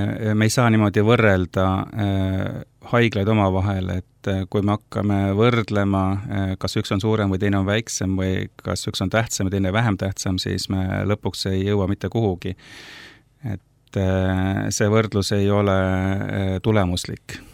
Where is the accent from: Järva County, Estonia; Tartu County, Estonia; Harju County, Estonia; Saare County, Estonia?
Harju County, Estonia; Tallinn; ma olen elanud väga mitmes kohas. Ja tegelikult ma ise olen sündinud Tallinnas. Kogu oma kooliaegse elu olen elanud Tallinnas.